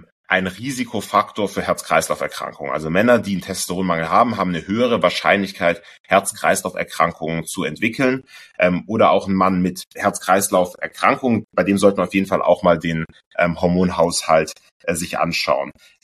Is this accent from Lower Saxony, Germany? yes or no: no; Baden-Württemberg, Germany; ich komme ja aus dem Schwabenland, aus der Nähe von Tübingen